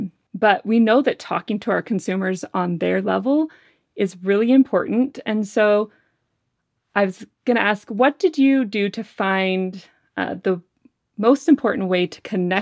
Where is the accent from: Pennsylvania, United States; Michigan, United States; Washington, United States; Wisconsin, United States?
Washington, United States; Spokane; I'm from Spokane, Washington.